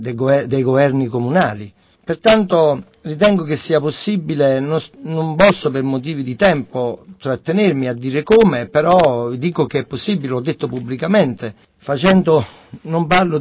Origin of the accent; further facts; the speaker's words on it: Paternopoli, Campania, Italy; nel mio paese, cito il mio paese perché parlo del mio paese, che è Paternopoli